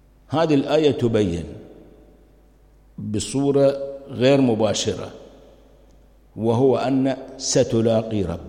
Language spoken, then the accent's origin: Arabic; Kuwait; مو مثلنا إحنا كويتيين يعني.